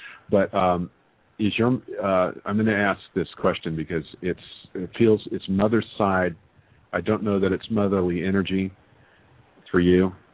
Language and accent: English; Texas, United States; they'll find out I'm from Texas, and then it's like I'm like right in the family.